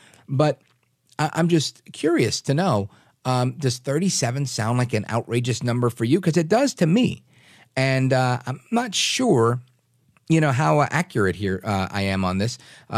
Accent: Brooklyn, New York, United States; And as I was growing up, I grew up in Brooklyn.

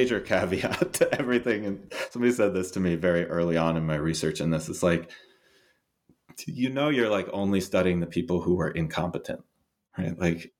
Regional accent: United Kingdom; but like, I have the British papers, right? I'm British.

